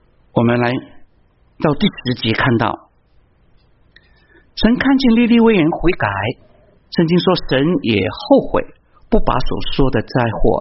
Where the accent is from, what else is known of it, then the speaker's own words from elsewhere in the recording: China; 就像我们中国人最能够体会的，对吗？